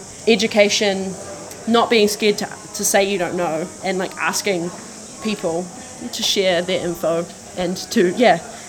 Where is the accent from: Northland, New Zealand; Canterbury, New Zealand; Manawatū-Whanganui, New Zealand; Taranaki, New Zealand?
Northland, New Zealand; Dargaville; now in Auckland, New Zealand; obviously. I come from Dargaville, Northland, but I am working for Rainbow Youth right now in Auckland